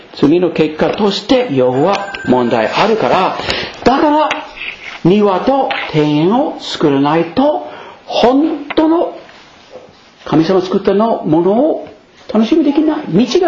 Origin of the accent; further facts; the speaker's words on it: United States; Japanese is a second language; now in Japan; 私はアメリカ人は